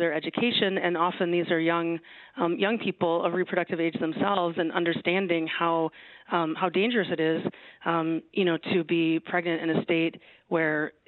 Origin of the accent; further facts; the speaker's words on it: Wisconsin, United States; I'm from Wisconsin, Wisconsinites often love Wisconsin, right?